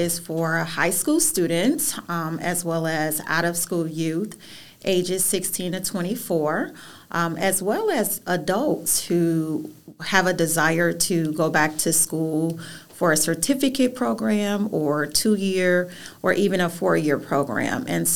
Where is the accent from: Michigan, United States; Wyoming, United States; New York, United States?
Michigan, United States; Detroit; also born or lived in Chicago, Illinois; So I grew up in the city of Detroit. I'm actually from Chicago, Illinois.